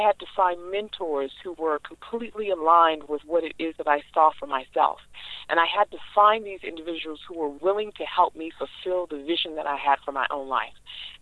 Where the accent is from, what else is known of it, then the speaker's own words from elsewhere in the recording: Los Angeles, California, United States; I grew up in a very dysfunctional world. I grew up in South Central Los Angeles. There was gang chaos, violence.